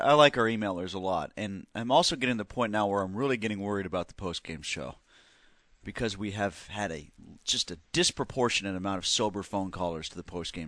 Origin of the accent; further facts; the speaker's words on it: New England, United States; You know, I grew up in New England as a Steeler fan.